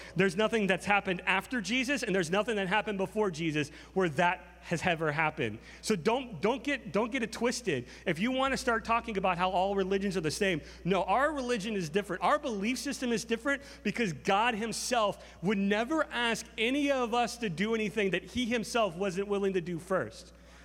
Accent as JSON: {"language": "English", "region": "the South", "country": "United States", "tie": "born or raised there", "said": "You know, where I grew up in the South, everybody's Mr. and Mrs., even if they're younger than you."}